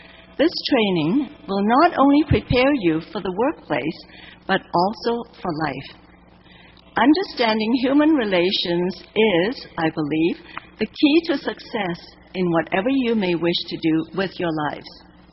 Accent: Hong Kong; I learned from my family while growing up in Hong Kong that recognition of success is measured by one's contributions to society.

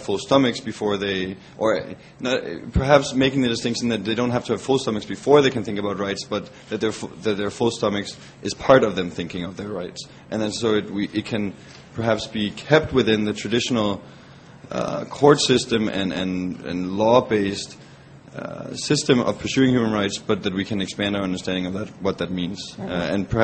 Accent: Denmark; English is a second language; I'm from Denmark.

